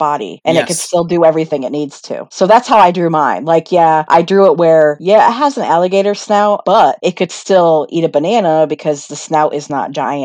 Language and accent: English; Pennsylvania, United States; I thought about my experiences here growing up in Pennsylvania, the times that we've come across raccoons.